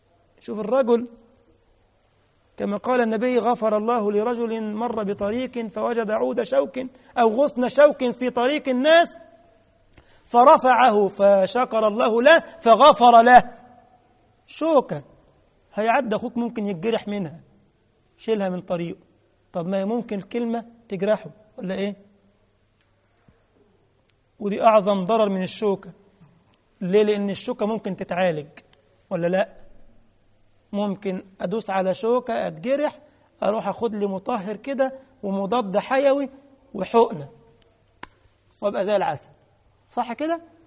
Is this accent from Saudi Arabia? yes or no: no; Egypt; في 111 ده اوتوبيس عندنا في مصر بيروح ما بيرجعش